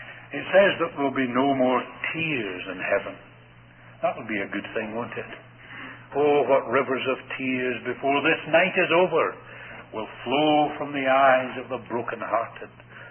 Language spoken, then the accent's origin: English; Scotland, United Kingdom; Now, I come from Scotland